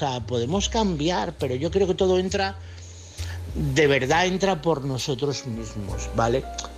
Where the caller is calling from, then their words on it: Toledo, Castilla-La Mancha, Spain; de Toledo.